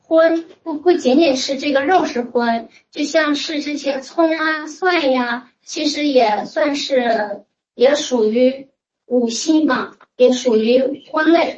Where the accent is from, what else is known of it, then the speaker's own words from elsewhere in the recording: Northeast China, China; 我是东北人，然后每年冬天都喜欢吃大葱蘸大酱